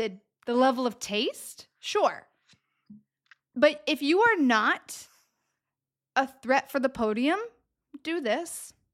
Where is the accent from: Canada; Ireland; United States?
Ireland; Because as an Irish Catholic.